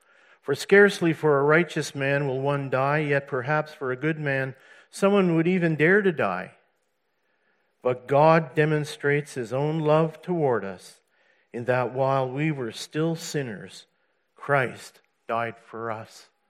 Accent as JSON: {"language": "English", "town": "Montreal", "region": "Quebec", "country": "Canada", "tie": "born there", "said": "I was born in Montreal, Quebec, in Canada, in 1954. My dad was a Catholic, and my mom was a Lutheran Protestant."}